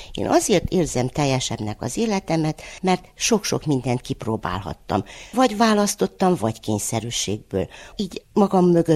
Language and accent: Hungarian; Székely Land, Romania; mert annyit költözött a családom, tanító családból származom, szülőföldemnek tudhatom a székelyföldet, leginkább Kovászna és Hargita megyét. Ez az én szülőföldem.